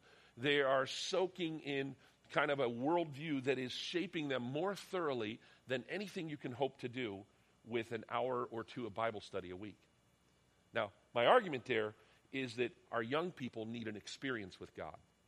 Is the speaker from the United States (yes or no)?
yes; Pennsylvania, United States; Why is it when I was growing up, my dad was a pastor, I grew up in Western Pennsylvania